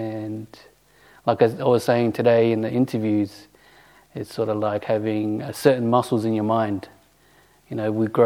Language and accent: English; Western Australia, Australia; just growing up in Bodhinyana Monastery, you know, when it comes to just wearing clothes and things like that, we don't really say much about it.